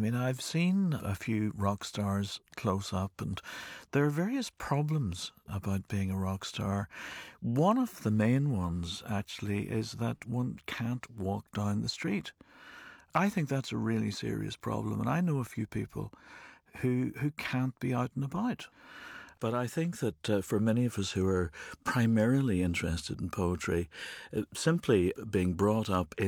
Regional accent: Northern Ireland, United Kingdom; also born or lived in Belfast; the first 35 years of my life were spent in Northern Ireland. I was brought up in County Armagh, then lived for a long time in Belfast.

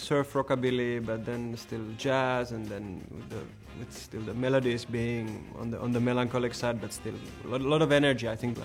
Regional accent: Helsinki, Uusimaa, Finland; English is a second language; from Helsinki, Finland.

